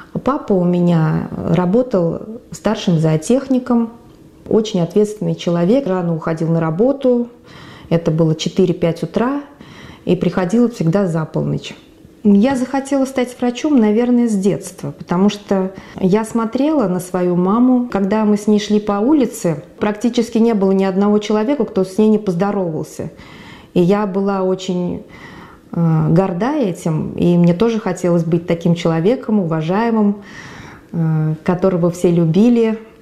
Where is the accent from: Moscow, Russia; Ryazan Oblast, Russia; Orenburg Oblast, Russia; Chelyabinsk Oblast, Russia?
Orenburg Oblast, Russia; Tyulgan; Я родилась в Оренбургской области, в поселке Тюльган. Находится на границе с Башкирией.